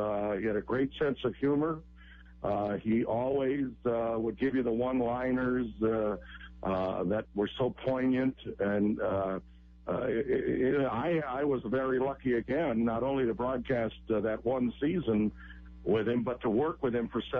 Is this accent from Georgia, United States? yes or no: no; Detroit, Michigan, United States; my memories of that 16 NHL back when I grew up in Detroit are priceless.